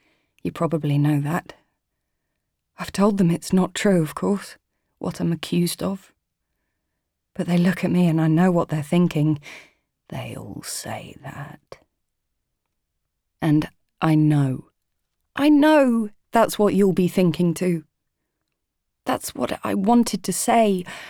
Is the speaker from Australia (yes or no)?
no; England, United Kingdom; But I was different. I'm English, for a start, of course, which didn't help.